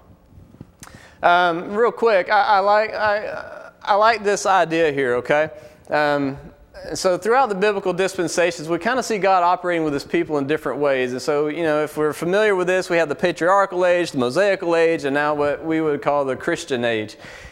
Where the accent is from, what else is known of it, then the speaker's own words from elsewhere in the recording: Alabama, United States; I'm from Alabama. You know how it works.